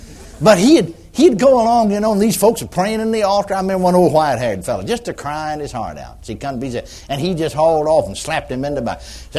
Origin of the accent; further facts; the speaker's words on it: McKinney, Texas, United States; last time he came to my hometown, McKinney, Texas.